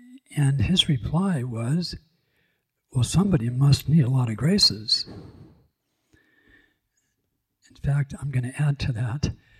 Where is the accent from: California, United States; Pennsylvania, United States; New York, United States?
California, United States; moved away as an adult; I was 24 years of age just a few years ago when I came here. And I came from California, and I grew up in the 50s and early 60s.